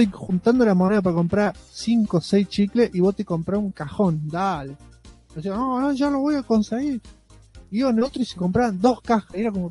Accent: Mar del Plata, Buenos Aires Province, Argentina; soy de Mar del Plata

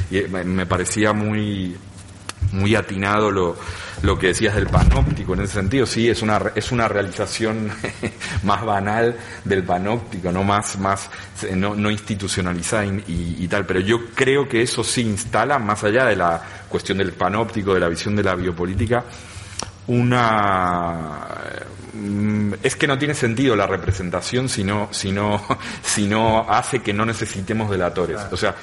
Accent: Argentina; now in Spain; Yo soy de Argentina

